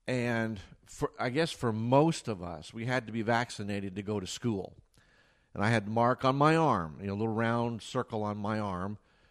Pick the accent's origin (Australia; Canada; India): Canada; now in United States; You know, being born and raised in Canada, winters are long and hard.